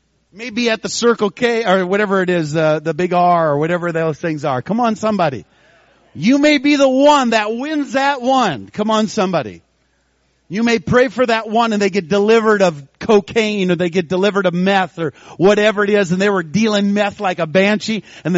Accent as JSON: {"language": "English", "region": "Midwest", "country": "United States", "tie": "born or raised there", "said": "I grew up in the Midwest. Our number one thought, what will people think? It's a small town."}